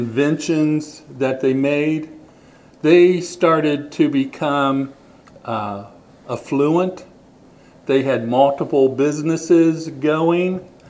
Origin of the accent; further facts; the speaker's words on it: Dayton, Ohio, United States; growing up in the Dayton area and living in Dayton with the Wright brothers, I was mainly familiar with the bicycle shop on the west side of Dayton